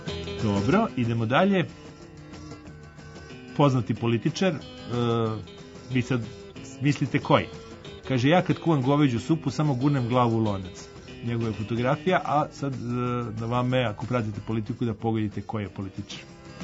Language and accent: Serbian; Serbia; Na izlasku iz mesta Brus, kod nas u Srbiji